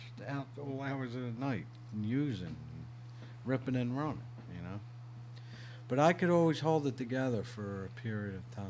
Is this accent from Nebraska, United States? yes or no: no; Philadelphia, Pennsylvania, United States; I moved to a town called Williamsport, which was 180 miles. I'm from Philly, so it's...